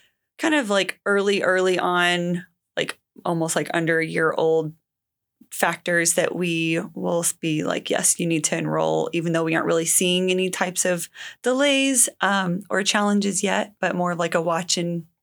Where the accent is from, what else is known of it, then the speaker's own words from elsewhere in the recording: Kentucky, United States; I grew up in Kentucky, went to Eastern Kentucky, and just happened to fall into occupational therapy.